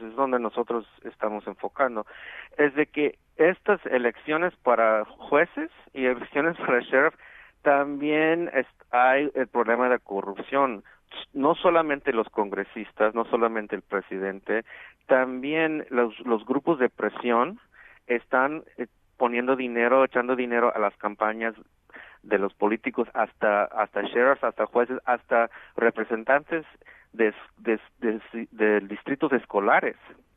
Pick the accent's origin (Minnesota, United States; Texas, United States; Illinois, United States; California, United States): Illinois, United States; Chicago; yo soy de Chicago, estuve 20 años en Chicago, conozco a estas personas.